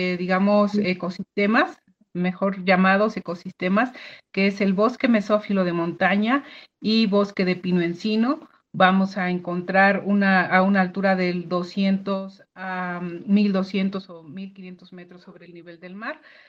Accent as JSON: {"language": "Spanish", "region": "Puebla", "country": "Mexico", "said": "Es uno de los 68 pueblos originarios que se tienen en este país, en mi país"}